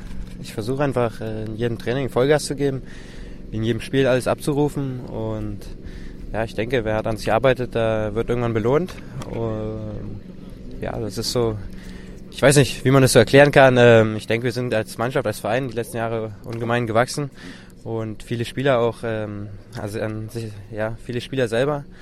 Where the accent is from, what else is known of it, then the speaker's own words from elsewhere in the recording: Hamburg, Germany; ich komme ja als Hamburger in Hessen super klar.